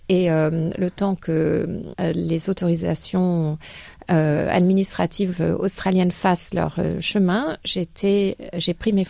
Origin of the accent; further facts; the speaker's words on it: Monaco; J'étais établie à Monaco puisque c'est mon pays d'origine.